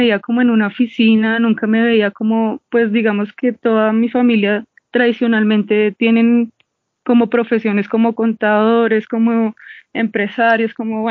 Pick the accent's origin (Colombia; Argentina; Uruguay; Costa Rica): Colombia; Bogotá; Yo soy de acá de Bogotá, y perdón, no le dije en mi presentación, soy de Bogotá. Mi mamá es santandereana y mi papá también es de acá de Bogotá.